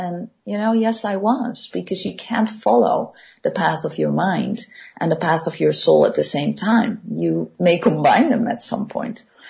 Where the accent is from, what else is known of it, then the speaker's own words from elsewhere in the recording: Netherlands; And I came with a team from Singapore. And he was also Dutch.